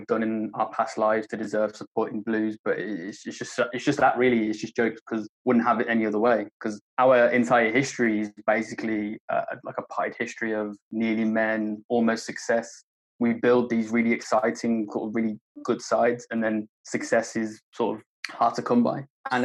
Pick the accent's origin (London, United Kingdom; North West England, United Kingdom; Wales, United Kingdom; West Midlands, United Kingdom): West Midlands, United Kingdom; Birmingham; I'm from Birmingham. I've lived in the city most of my life.